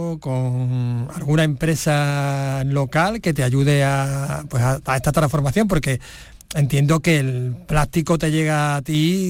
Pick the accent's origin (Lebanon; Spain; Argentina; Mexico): Spain; Andalusia; Nosotros somos andaluces y provenimos de una tierra que ha sido emigrante no hace tanto tiempo, ahora recibimos emigración.